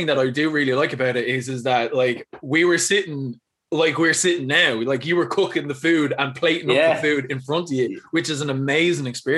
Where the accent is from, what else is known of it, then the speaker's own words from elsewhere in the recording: Ireland; I'm from Ireland.